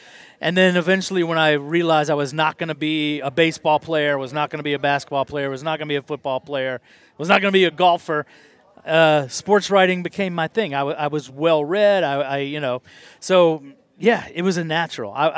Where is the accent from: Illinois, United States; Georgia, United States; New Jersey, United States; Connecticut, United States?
Georgia, United States; And remember, I grew up in Georgia, so, like, you know, my wheelhouse was